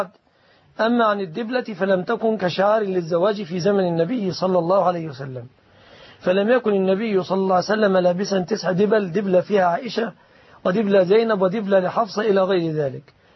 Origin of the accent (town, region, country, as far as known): Egypt